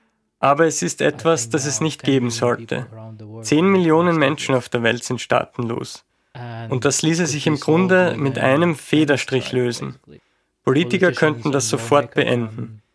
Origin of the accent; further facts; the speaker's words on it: Haifa, Haifa District, Israel; now in Vienna, Austria; außer in meinem Heimatland. Das ist in diesem Fall Haifa in Palästina.